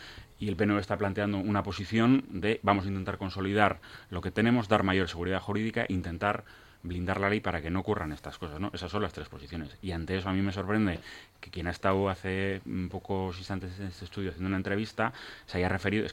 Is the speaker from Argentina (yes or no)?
no; Basque Country, Spain; a mí esto como euskaldún me parece tremendo